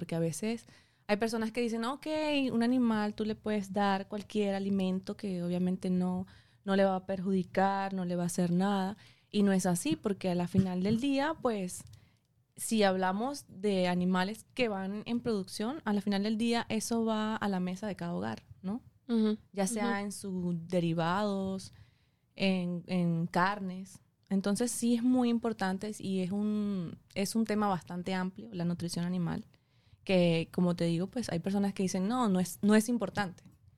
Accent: Portuguesa, Venezuela; born there; se mudan para Portuguesa. Y yo nací en Portuguesa. Pero la cultura, o sea, tengo como dos culturas, ¿no? La cultura de la zona andina de San Cristóbal y la cultura de Portuguesa como tal.

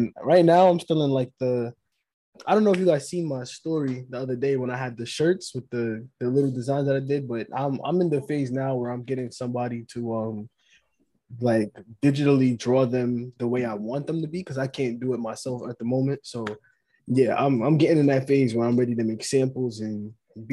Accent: New York City, New York, United States; I'm 21, born and raised in New

